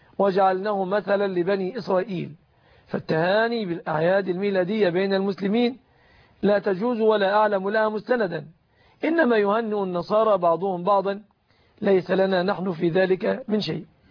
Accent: Egypt; نعتبرها في بلادنا مصر جزءا من الصداق،

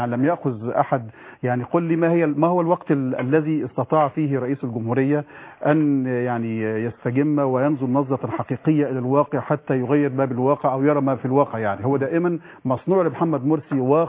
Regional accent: Egypt; كلنا كمصريين يعني قلقين جدا جدا على بلدنا

